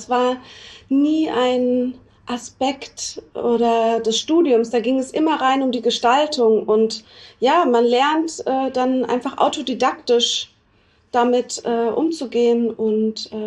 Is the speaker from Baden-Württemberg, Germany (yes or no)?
yes; Freiburg, Baden-Württemberg, Germany; born there; ich komme gebürtig aus Freiburg